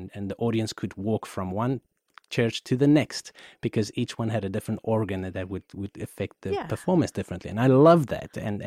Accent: South Africa; But myself, I'm from South Africa originally.

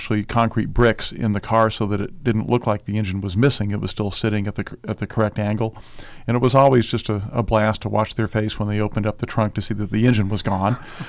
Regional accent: California, United States; Growing up in the Bay Area, San Francisco Bay Area in the 60s and 70s, that was the pretty much car de rigueur.

